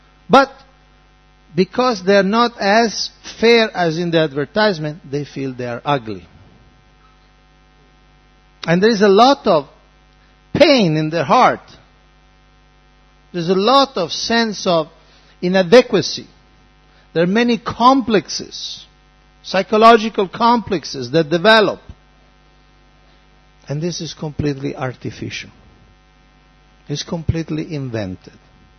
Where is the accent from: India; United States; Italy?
Italy; Because I come from Italy, I come from the West.